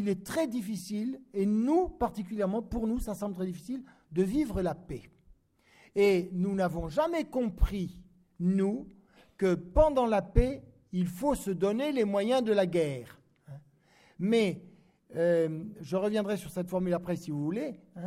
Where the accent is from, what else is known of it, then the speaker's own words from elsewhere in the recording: France; on se relèvera, car nous sommes Français